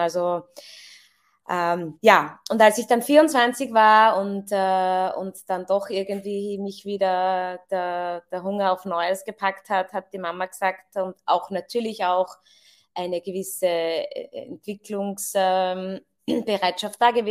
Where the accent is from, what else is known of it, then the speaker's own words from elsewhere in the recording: Salzburg, Austria; Ich bin eine gebürtige Salzburgerin, bin dort wirklich auf der Alm, bereits in einem Gastronomiebetrieb und dann später auch in einem Hotel aufgewachsen.